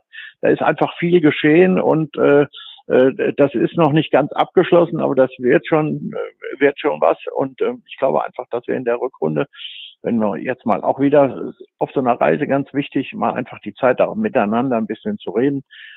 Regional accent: North Rhine-Westphalia, Germany; Nee, ich bin ja, also ich komme aus dem Sauerland, da gibt es 2 Vereine.

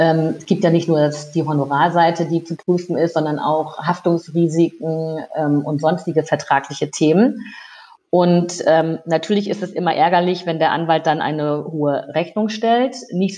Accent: Lower Saxony, Germany; now in Rhineland, Germany

